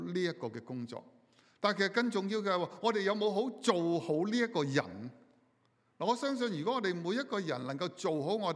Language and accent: Chinese; China; 这个都是很正常，我们作为一个中国人的父母一个的期待。